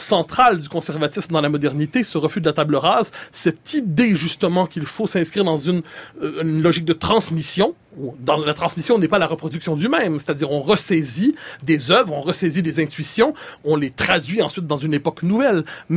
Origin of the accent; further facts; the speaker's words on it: Quebec, Canada; quand on est Québécois, plongé en Amérique du Nord, petite nation francophone